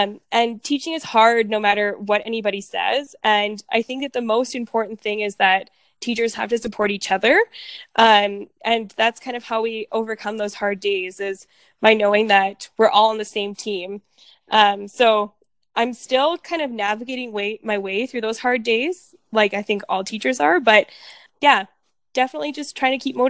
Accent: Canada; being a second language learner myself is kind of another passion. But kind of all of those together, being Ukrainian Canadian, I cultural dance.

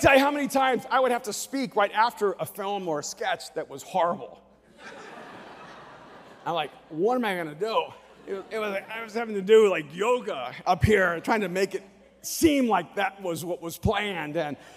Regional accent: El Salvador; I'm from El Salvador. I was about to go on a TV show for Telemundo. But because I don't speak Spanish with an accent, they didn't think I could speak Spanish.

